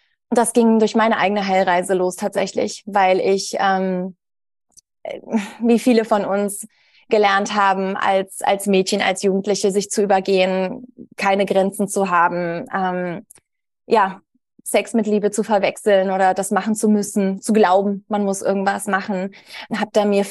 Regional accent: Berlin, Germany; also born or lived in Kiel; Ich komme ursprünglich aus Berlin, habe eine lange Zeit mit meinem Herzmann, mit dem ich jetzt seit über 13 Jahren auf der Reise bin, also mit ihm zusammen bin, in Beziehung bin, in Kiel gelebt, eine lange Zeit.

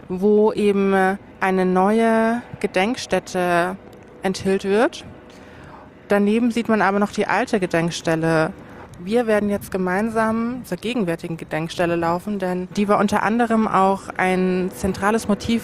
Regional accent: Munich, Bavaria, Germany; Ja, also ich bin ja hier in München zur Schule gegangen

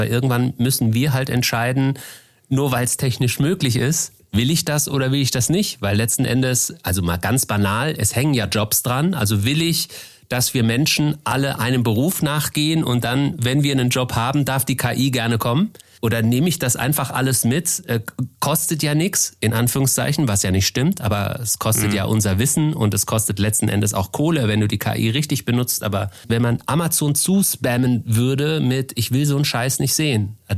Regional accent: Baden-Baden, Baden-Württemberg, Germany; Also ich kann auf jeden Fall meine Heimatstadt Baden-Baden empfehlen

